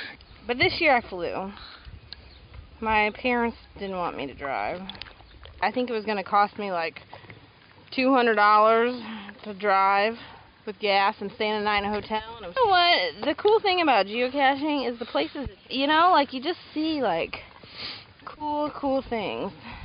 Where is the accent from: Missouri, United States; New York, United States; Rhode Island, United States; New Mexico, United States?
Missouri, United States; St. Louis; now in Richmond, United States; I'm in St. Louis. This is where I grew up. And I came back to visit my parents. I moved away 4 years ago.